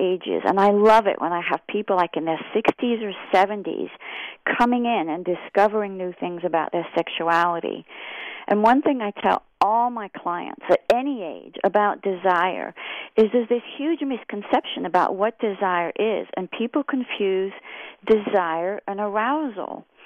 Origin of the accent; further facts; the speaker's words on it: France; is I was born and raised in France. I know I don't sound it.